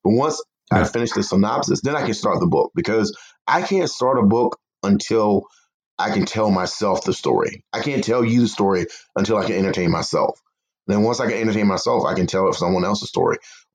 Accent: the South, United States; I can go to any person in my hometown, anybody in North Carolina, South Carolina, anywhere throughout the Bible Belt

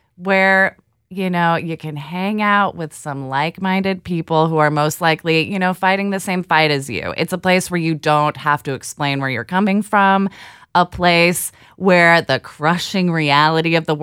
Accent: Portland, Oregon, United States; But I figured growing up in Portland, Oregon, just like counted towards me.

